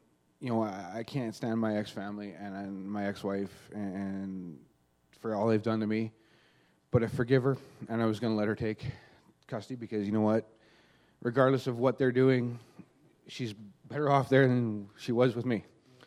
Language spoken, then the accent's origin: English; Edmonton, Alberta, Canada; now in Red Deer, Canada; You know what? I'm from Edmonton. I'm not from Red Deer. I've only been here a couple times. I've driven through. But I came here two and a half months ago, for her.